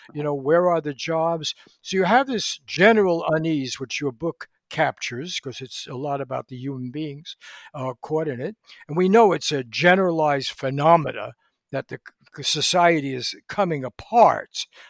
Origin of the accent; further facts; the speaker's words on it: New York City, New York, United States; And even when I grew up in New York City, I think you had 19 newspapers, you know.